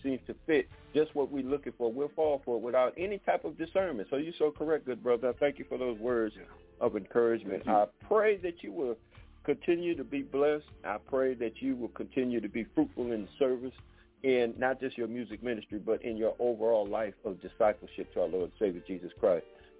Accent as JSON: {"language": "English", "town": "Detroit", "region": "Michigan", "country": "United States", "tie": "born or raised there", "lives_now": "Pine Bluff, United States", "said": "I grew up in Detroit. I was born in the South. I had to come back to Arkansas, where I relocated back home to Pine Bluff, Arkansas."}